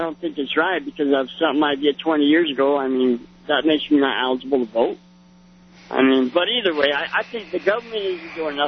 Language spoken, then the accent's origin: English; United States; And I'm an American. I've been paying taxes my whole life, and now I'm having a hard time getting work.